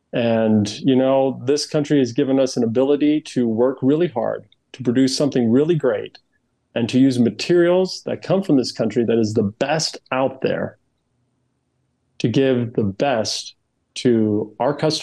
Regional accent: Arizona, United States; I'm from Arizona, so the sweating part we know

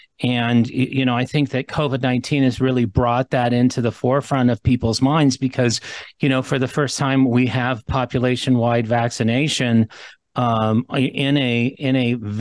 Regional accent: Los Angeles, California, United States; now in Redding, United States; I grew up in Los Angeles. I now live in the North State in Redding, California.

